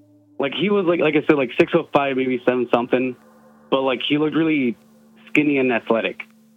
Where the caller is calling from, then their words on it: Stevens Point, Wisconsin, United States; I called last time. I'm from Stevens Point.